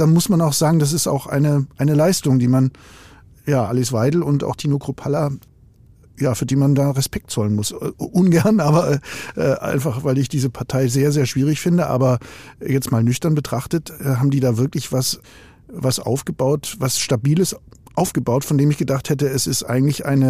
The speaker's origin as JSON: {"language": "German", "region": "Baden-Württemberg", "country": "Germany", "said": "auch in einem Land wie Baden-Württemberg, was ich jetzt nicht so als Protestland konnotiert habe, und ich komme aus der Gegend"}